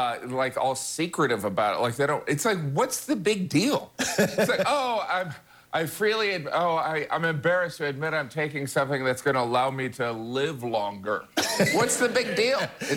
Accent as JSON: {"language": "English", "country": "United States", "said": "Not only because I'm American"}